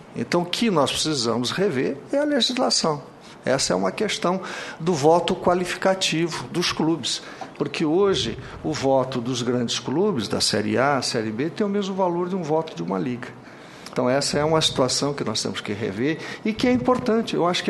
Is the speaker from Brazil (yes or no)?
yes; Piabiru, Paraná, Brazil; no interior do Paraná